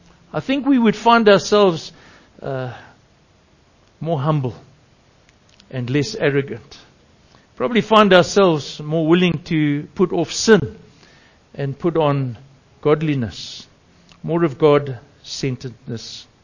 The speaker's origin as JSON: {"language": "English", "country": "South Africa", "said": "So I said, I'm a South African."}